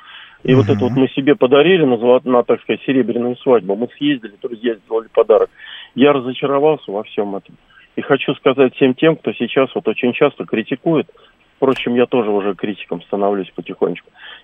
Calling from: Moscow, Russia; я из Москвы беспокою.

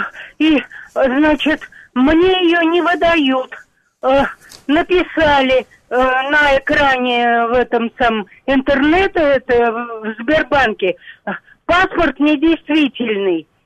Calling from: Moscow, Russia; я пенсионерка, я из Москвы звоню. Мне 83 года.

